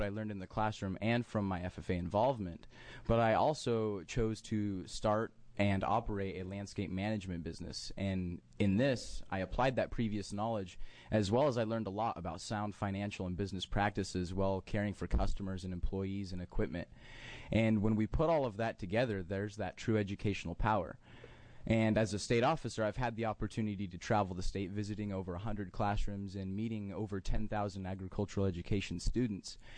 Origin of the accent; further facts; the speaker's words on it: Sutherlin, Oregon, United States; For the record … from Sutherland.